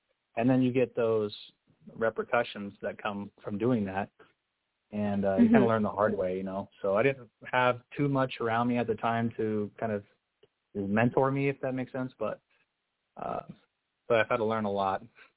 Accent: Utah, United States; I grew up here in Utah, you know, LDS and Mormon and stuff.

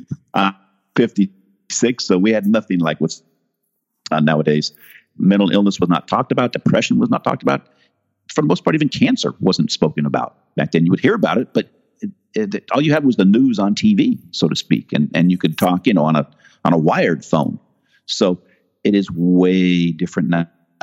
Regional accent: California, United States; And I grew up in Marin, and Marin connects to San Francisco via that Golden Gate Bridge. So even though I was from the area, I had no idea.

